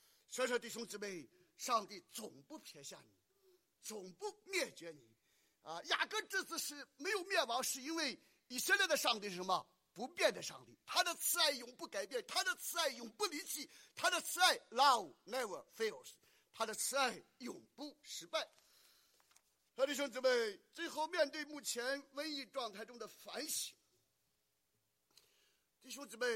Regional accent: China; 所以我们中国人，我们华人，如果我们不拜上帝，最后你就拜各种各样的皇帝啊

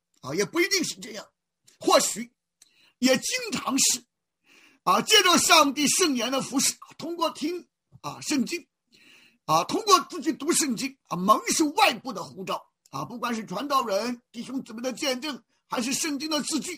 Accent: Shandong, China; 我从小在山东长大在农村长大

